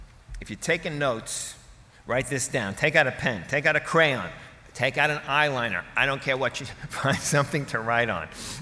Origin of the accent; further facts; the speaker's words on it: Rockaway Beach, New York, United States; Being an Irish Catholic and I'm from Rockaway Beach, these are verses that appeal greatly to me.